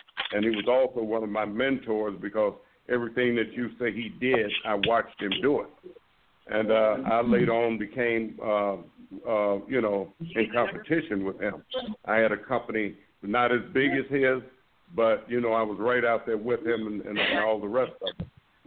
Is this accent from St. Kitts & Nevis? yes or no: no; Chicago, Illinois, United States; now in Arizona, United States; Well, I live in Arizona right now, but I'm from Chicago.